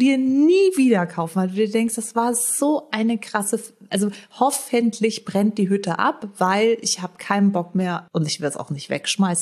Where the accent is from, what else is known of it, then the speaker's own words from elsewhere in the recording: Frankfurt, Hesse, Germany; hätte ich komme aus Frankfurt, die Zigaretten rausgeholt